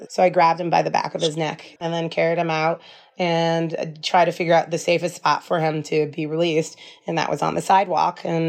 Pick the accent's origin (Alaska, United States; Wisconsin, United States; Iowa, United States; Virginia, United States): Alaska, United States; And I just like said, hold my phone. I'm from Alaska. I got this.